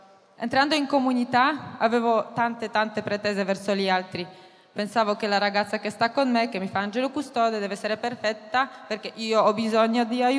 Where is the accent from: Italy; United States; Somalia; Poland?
Poland; Italian is a second language; ho 27 anni, vengo dalla Polonia.